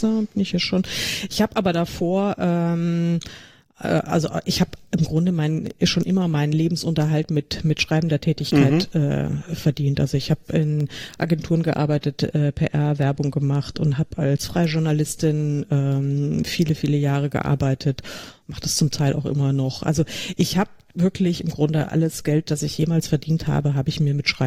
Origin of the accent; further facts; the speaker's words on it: Frankfurt, Hesse, Germany; meine Heimat. Außerdem ist Frankfurt total praktisch, weil man ganz schnell eigentlich überall ist, weil es so schön mittig liegt und also verkehrsgünstig.